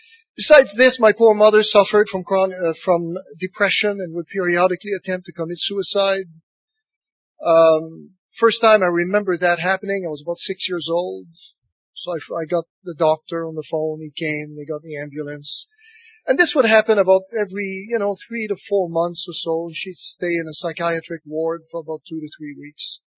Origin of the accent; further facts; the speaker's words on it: France; accent: French; English is a second language; I've worked so hard on my English that my French accent has become, for all practical purposes, undetectable. So if I don't say where I'm from, people can't guess.